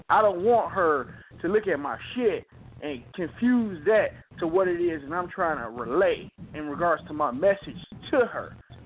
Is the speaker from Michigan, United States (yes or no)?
yes; Detroit, Michigan, United States; because I'm from Detroit originally